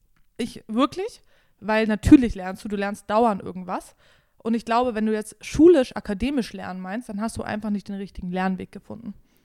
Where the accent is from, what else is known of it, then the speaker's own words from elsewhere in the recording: Berlin, Germany; Ich bin Berlinerin. So. Und ich als Berlinerin sag Chemie.